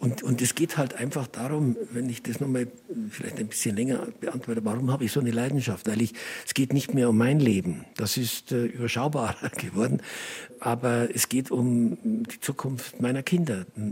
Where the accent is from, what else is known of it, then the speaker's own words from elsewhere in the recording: Oberaudorf, Bavaria, Germany; mein Geburtsort, Oberaudorf am Inn, genannt die Perle des Inntals im Landkreis Rosenheim. Dort bin ich eben auf die Welt gekommen. Dort habe ich meine Kindheit verbracht. Natürlich 41, also schon mitten im Krieg.